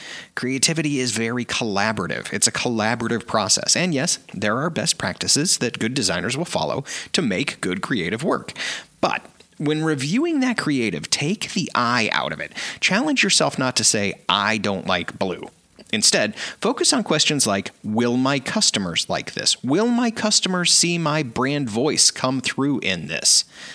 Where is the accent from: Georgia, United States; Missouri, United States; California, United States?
Missouri, United States; Independence; I'll throw out that Independence Big Biscuit was my hometown Big Biscuit.